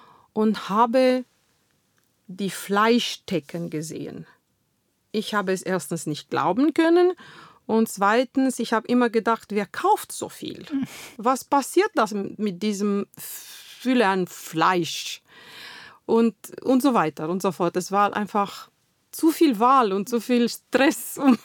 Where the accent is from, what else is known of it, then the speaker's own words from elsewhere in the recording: Bucharest, Romania; in meiner Heimat, in Bukarest